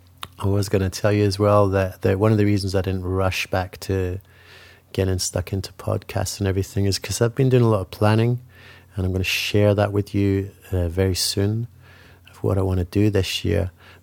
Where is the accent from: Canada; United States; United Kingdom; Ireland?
United Kingdom; Scotland; now in Sydney, Australia; I'm a Scotsman who lives in Sydney